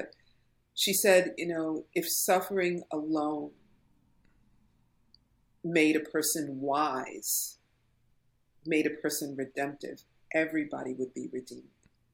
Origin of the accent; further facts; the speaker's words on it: Brooklyn, New York, United States; So anger is like, I was growing up in Brooklyn. What can I say?